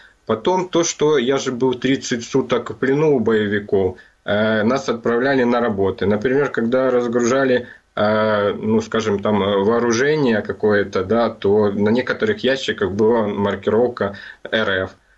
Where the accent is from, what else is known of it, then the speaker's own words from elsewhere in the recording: Ukraine; то, что я горжусь тем, что я украинец.